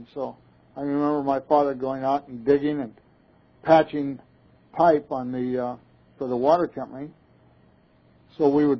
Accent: Long Beach, California, United States; In the early days of my life, I was born in North Long Beach. There were no sidewalks.

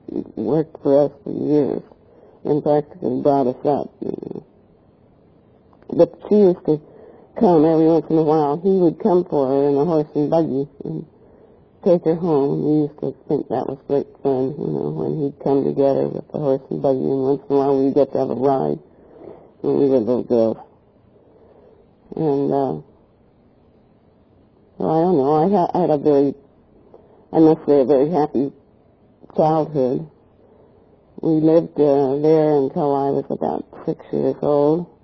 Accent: Long Beach, California, United States; born there; And so I was born in Long Beach, actually in a house right off at First and near First and Falcon.

